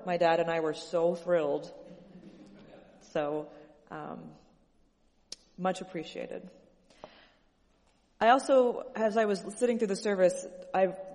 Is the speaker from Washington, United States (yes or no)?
yes; Washington, United States; I grew up in Washington State, looked out at the Cascade Mountains, was just always home to me.